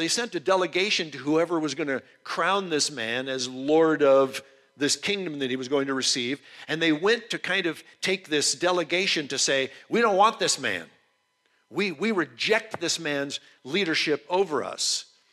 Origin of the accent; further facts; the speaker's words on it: United States; But I'm an American and we ruin everything.